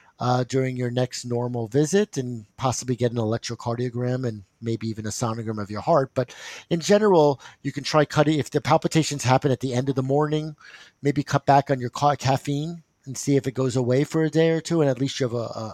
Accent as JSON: {"language": "English", "region": "New Jersey", "country": "United States", "said": "Hey, I'm from New Jersey."}